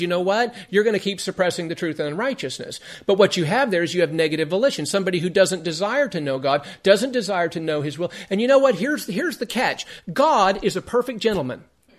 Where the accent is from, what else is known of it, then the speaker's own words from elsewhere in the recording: Las Vegas, Nevada, United States; And I know when I was growing up in Vegas, for the years that I was there